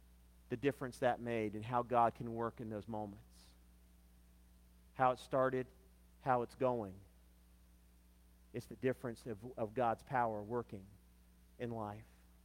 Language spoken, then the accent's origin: English; Roanoke, Virginia, United States; I accept the call to go to Melrose Baptist Church as senior pastor, go back to my hometown of Roanoke.